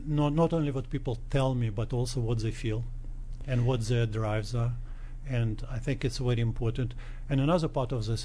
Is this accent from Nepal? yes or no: no; Russia; now in United States; From Russia.